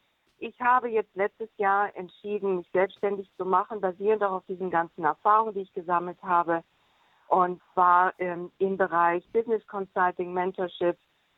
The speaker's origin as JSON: {"language": "German", "region": "Schleswig-Holstein", "country": "Germany", "tie": "born or raised there", "also_born_or_lived": "Hamburg / Paris", "said": "Ich bin geboren 1964 in Hamburg und ich bin aufgewachsen in Schleswig-Holstein und auch Paris."}